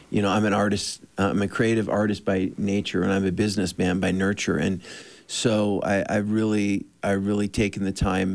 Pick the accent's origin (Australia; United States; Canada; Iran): United States; Dana Point, California; I'm from Southern California, Dana Point, and when I was 17, I was coming out of the water one day after a surfing session